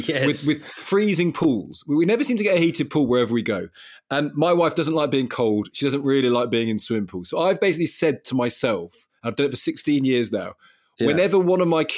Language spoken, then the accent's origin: English; Loughborough, East Midlands, United Kingdom; I feel the same about fairgrounds where I grew up in Loughborough.